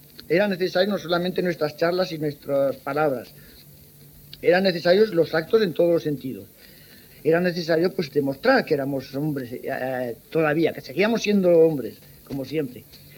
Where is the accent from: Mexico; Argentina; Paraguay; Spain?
Spain; La impresión que nos producía a los deportados cuando llegamos al campo de Mauthausen, y en particular nosotros a los españoles, era algo impresionante